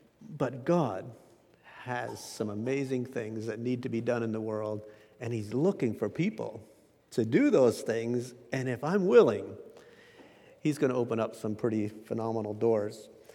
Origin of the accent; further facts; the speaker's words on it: Ephrata, Pennsylvania, United States; I was born here in Ephrata, Pennsylvania. We lived on Meadow Valley Road, and we never farmed on a big scale